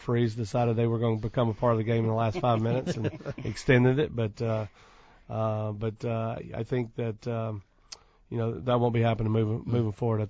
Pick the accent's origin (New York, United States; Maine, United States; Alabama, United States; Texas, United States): Alabama, United States; I'm from Alabama, so obviously, I can remember as a kid when Charles Barkley was playing there and Chuck Persons and Westbrook.